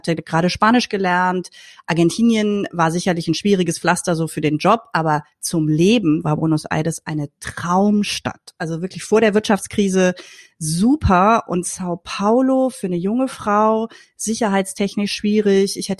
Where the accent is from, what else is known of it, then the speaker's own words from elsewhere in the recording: Rhineland, Germany; bin Rheinländerin durch und durch.